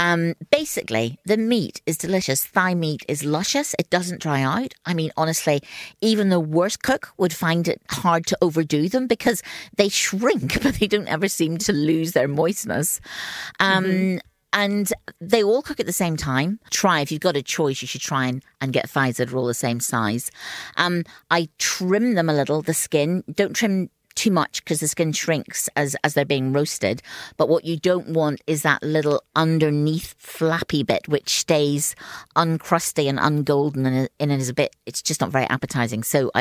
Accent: Northern Ireland, United Kingdom; my father is a poultry farmer, or was a poultry farmer, and we took chicken very, very seriously as we were growing up in Northern Ireland.

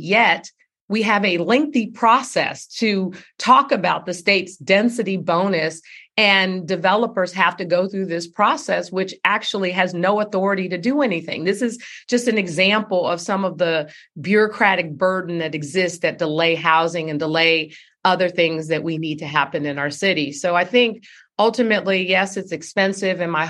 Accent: San Francisco, California, United States; What about the blue-collar workers or the people I grew up with in San Francisco?

